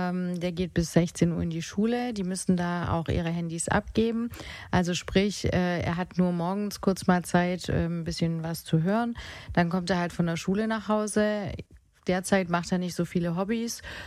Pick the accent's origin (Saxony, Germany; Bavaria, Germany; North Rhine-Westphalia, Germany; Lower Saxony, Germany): Bavaria, Germany; Munich; Ich bin jetzt bei Bettina über Silvester. Ich komme aus München